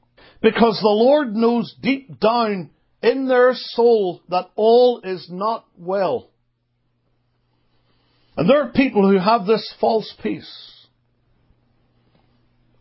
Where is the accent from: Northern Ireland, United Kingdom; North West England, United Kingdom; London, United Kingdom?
Northern Ireland, United Kingdom; Belfast; I grew up in the city of Belfast in Northern Ireland. It's hard for me to disguise that even still with my accent. It's mellowed a little bit through the years, no doubt.